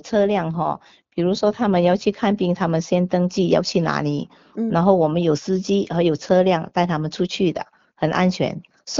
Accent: China

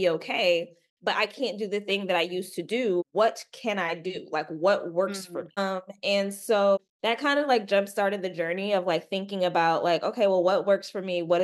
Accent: New York, United States; I grew up in New York. My family's Caribbean.

